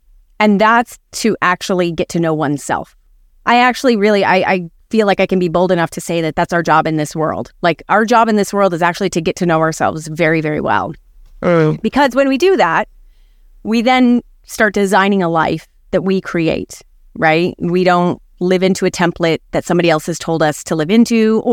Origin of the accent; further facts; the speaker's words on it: Arizona, United States; I grew up in Arizona.